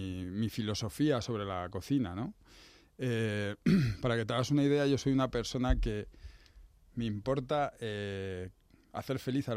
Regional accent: Madrid, Community of Madrid, Spain; somos madrileños todos. Y nos juntábamos la familia, teníamos todos en un pueblo de Toledo, que se llama Escalona.

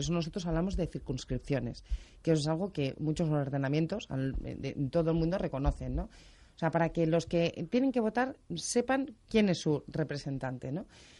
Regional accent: Madrid, Community of Madrid, Spain; y aquí hablo como madrileña

